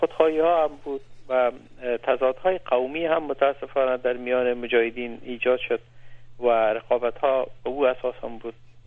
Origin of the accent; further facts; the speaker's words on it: Afghanistan; برخلاف مثلا در افغانستان یک قوم پشتون ها هستن که خود من پشتون هستم